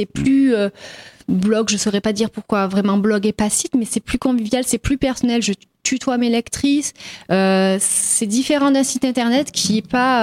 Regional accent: Avignon, Provence-Alpes-Côte d'Azur, France; vous l'avez dit, j'ai 30 ans et je suis originaire d'Avignon.

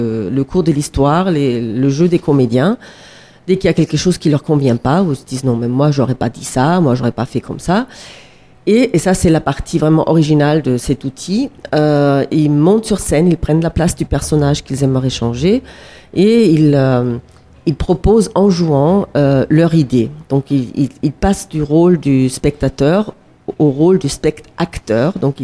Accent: Austria; French is a second language; Donc moi, je suis d'origine autrichienne, déjà. Je peux peut-être commencer comme ça, tout mon petit accent.

